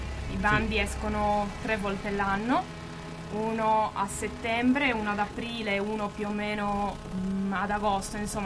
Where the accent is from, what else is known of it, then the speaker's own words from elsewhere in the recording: Mogoro, Sardinia, Italy; now in Perugia, Italy; dalla provincia di Oristano, vengo da Mogoro ma studio a Perugia ormai da quasi 7 anni